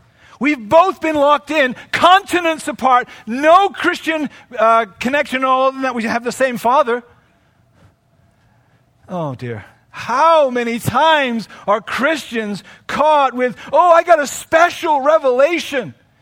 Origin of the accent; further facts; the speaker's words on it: England, United Kingdom; born there; I grew up in the Anglican Church. I was born in England, so I went to the Church of England, which is exactly the same as the Anglican.